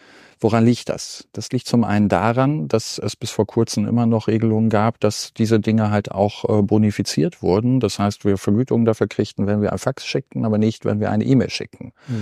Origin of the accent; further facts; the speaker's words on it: Minden, North Rhine-Westphalia, Germany; als gebürtiger Minder, dass wir das halt auch hier ja in Ostwestfalen-Lippe jetzt machen können